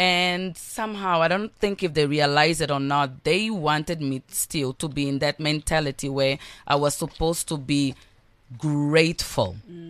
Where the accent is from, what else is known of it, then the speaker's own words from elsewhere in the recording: Angola; Even though I grew up in Angola in a time when there was war, in a time where there was so much conflict, I always saw people around me fighting for what they believed in.